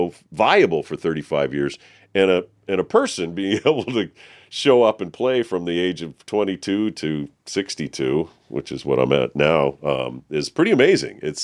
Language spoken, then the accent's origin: English; Boston, Massachusetts, United States; moved away; I mean, I've lived here since 1985. Most people who know me well know that I grew up in Boston.